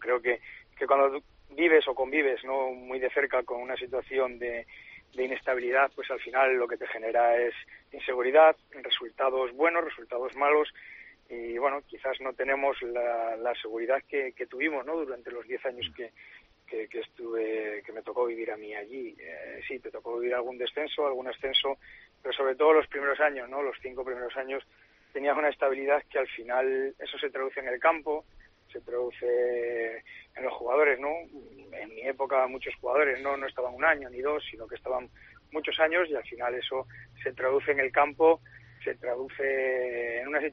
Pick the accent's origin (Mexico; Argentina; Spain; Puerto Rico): Spain; Navarre; born there; also born or lived in Valladolid; yo me considero navarro, siempre he nacido allí, pero me considero un vallisoletano más de adopción y sobre todo, pues bueno, el recuerdo, mi familia, mis hijos de Valladolid, nacidos allí, son de allí y para mí Valladolid pues lo considero como mi casa